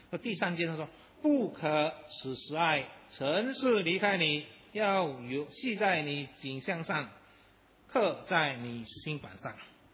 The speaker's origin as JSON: {"language": "Chinese", "country": "China", "said": "我们中国人喜欢长命百寿啊，对不对？"}